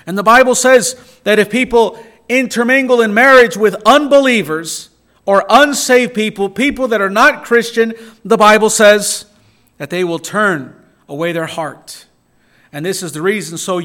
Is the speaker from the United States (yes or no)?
yes; Chicago, Illinois, United States; Growing up in Chicagoland area, in inner city, Hispanic neighborhood, you know, there's a lot of young people in gangs and street gangs and addictions